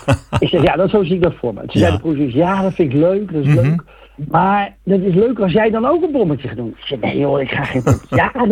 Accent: Moordrecht, South Holland, Netherlands; Ik kom uit Moordrecht. Dat ligt tussen Gouda en Rotterdam in, mochten mensen dat niet weten. Ja. Ik ben 48 jaar

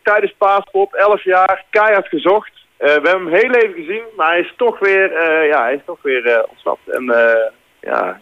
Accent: 's-Hertogenbosch, North Brabant, Netherlands; Dat is geboren en getogen in Den Bosch.

